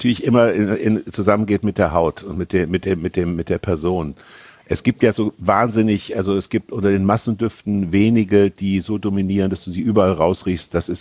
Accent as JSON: {"language": "German", "town": "Kassel", "region": "Hesse", "country": "Germany", "tie": "born or raised there", "said": "Also Kassel liegt, ist umgeben von Wald und ich bin sehr nah am Wald groß geworden."}